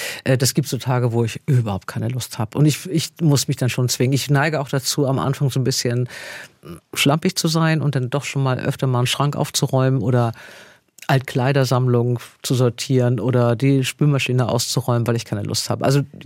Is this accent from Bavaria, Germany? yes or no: no; Hamburg, Germany; now in Bad Neuenahr-Ahrweiler, Germany; waren wir gerade aus einem Vorort von Hamburg nach Bad Neuenahr-Ahrweiler gezogen, also ins Rheinland. Ja. Ich bin wirklich sehr norddeutsch.